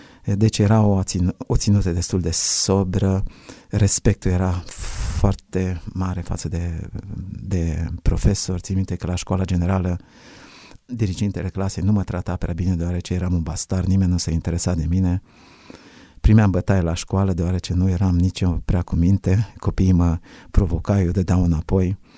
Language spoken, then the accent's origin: Romanian; Râmnicu Vâlcea, Vâlcea County, Romania; Acolo am crescut în Râmnicu Vâlcea cu o ură față de unguri.